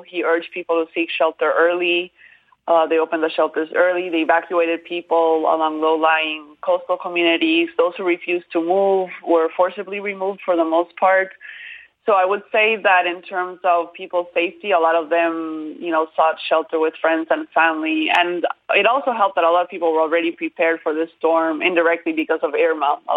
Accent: Costa Rica; I'm actually from Costa Rica, and I'm used to bad earthquakes, but I've never been in a hurricane.

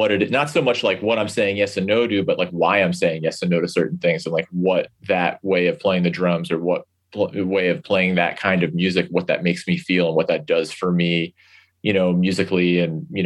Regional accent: Northeast, United States; I'm from the Northeast, you know, my whole life up until I moved here.

